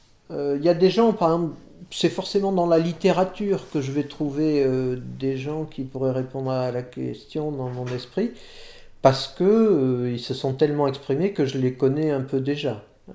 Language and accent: French; Bordeaux, Nouvelle-Aquitaine, France; moi j'ai par exemple j'ai grandi à Bordeaux